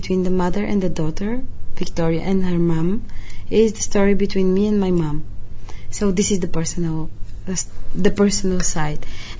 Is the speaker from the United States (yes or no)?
no; Bulgaria; English is a second language; happens between 1979 and 1994 in my home country, Bulgaria.